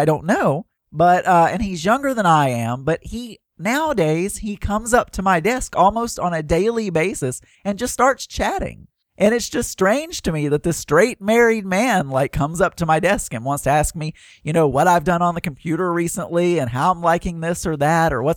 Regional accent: Southern United States, United States; I'm sure there are going to be some Southern people that disagree with me, but I'm from the South, and in the South, where people are not as open to gayness

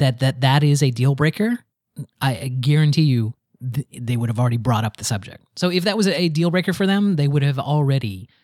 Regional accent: the South, United States; I am from the South. I have lived my entire life in the South

